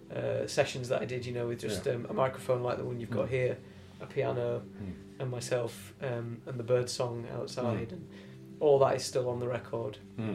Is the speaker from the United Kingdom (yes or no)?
yes; London, United Kingdom; but I'm from London and I live in London these days.